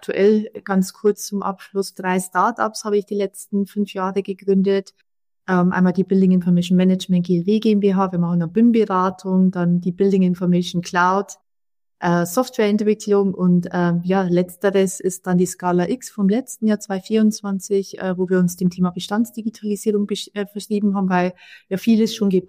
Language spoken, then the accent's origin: German; Neumarkt in der Oberpfalz, Bavaria, Germany; Ich bin 38 Jahre alt mittlerweile. Ich komme aus der Oberpfalz, aus Neumarkt ursprünglich, also ein kleines Städtchen mit 40.000 Einwohnern. Von einem Bauernhof tatsächlich ursprünglich, also ganz, ganz traditionell aufgewachsen, wenn man so will.